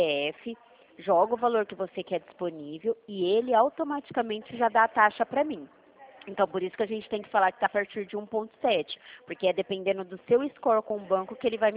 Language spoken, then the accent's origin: Portuguese; Dracena, São Paulo, Brazil; eu sou aqui da cidade de Dracena